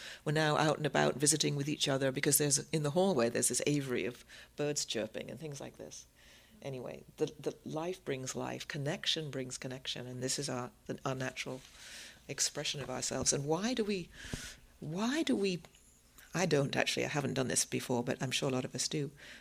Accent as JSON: {"language": "English", "region": "England", "country": "United Kingdom", "tie": "born or raised there", "said": "When I was a kid growing up in England"}